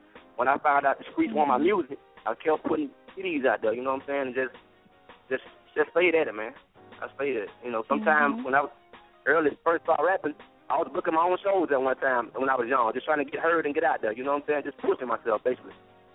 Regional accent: Alabama, United States; Born and raised in Alabama, you know what I'm saying? I won't never leave Alabama.

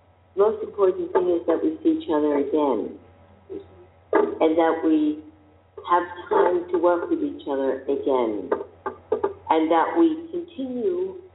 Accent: Israel; The thing is that I come from Israel

